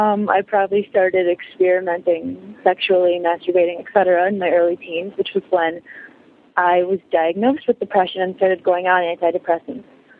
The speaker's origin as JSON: {"language": "English", "region": "Midwest", "country": "United States", "said": "I'm from the Midwest."}